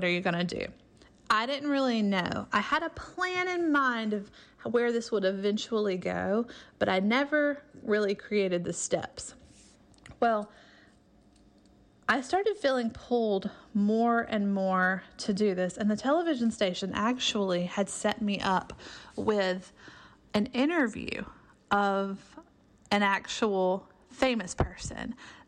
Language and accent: English; Columbus, Georgia, United States; go around my hometown of Columbus, Georgia